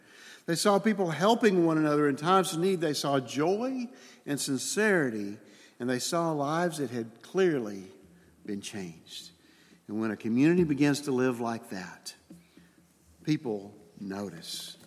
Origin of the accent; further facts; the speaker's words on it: Alabama, United States; now in Letcher County, United States; When we first moved to Eastern Kentucky from Alabama, we would meet people, and they would ask, so where are you from? And the very first few times I would say, well, we're originally from Alabama, but we live over at Calvary Campus in Letcher County.